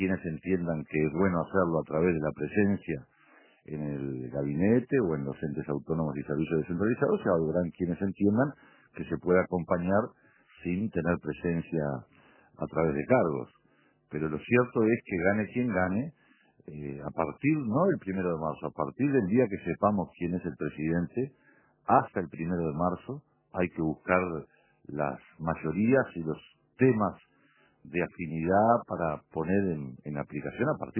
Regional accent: Lavalleja, Uruguay; me toca estar a mí, que yo soy de La Valleja

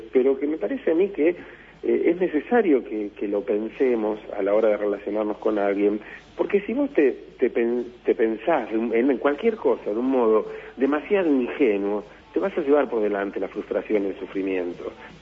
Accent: Argentina; los argentinos tenemos, como los uruguayos también, digo, una especie de tradición ensayística importante

